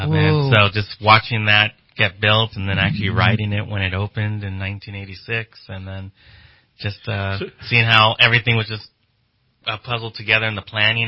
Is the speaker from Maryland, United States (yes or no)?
no; San Jose, California, United States; I'm from San Jose, and I went and visited our transit system while in kindergarten